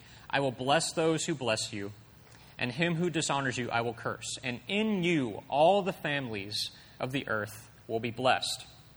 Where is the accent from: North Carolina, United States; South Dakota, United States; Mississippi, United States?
Mississippi, United States; I'm from Mississippi. I don't talk good.